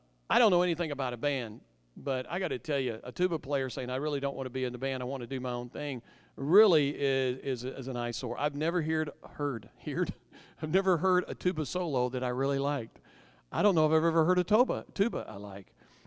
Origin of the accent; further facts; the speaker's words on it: the South, United States; Hey, I grew up in the South.